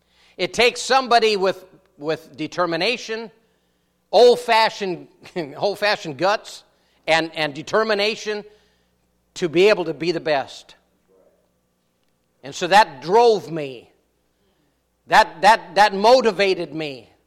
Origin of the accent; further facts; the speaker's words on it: Minnesota, United States; also born or lived in North Dakota; I was born in southern North Dakota and raised in southern Minnesota. But then they cocked their head saying, "You ain't from around here, are you?" And no, I ain't from around here.